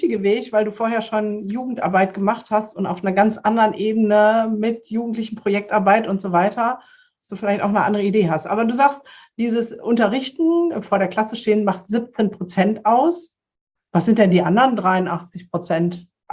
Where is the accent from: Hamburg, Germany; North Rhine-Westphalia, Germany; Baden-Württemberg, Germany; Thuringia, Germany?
North Rhine-Westphalia, Germany; ich komme auch aus dem Pott